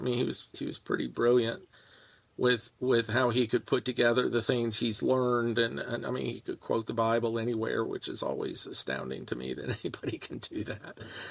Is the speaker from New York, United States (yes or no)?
no; Virginia, United States; I mean, I grew up in Virginia country, and I did have an NRA card at one point.